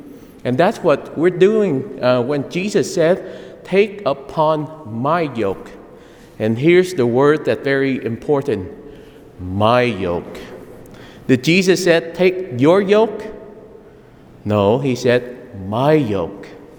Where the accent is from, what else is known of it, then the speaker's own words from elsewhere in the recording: Saigon, Ho Chi Minh City, Vietnam; now in United States; even when I grew up in Vietnam, I was living in Saigon, so I didn't see a lot of the farming scene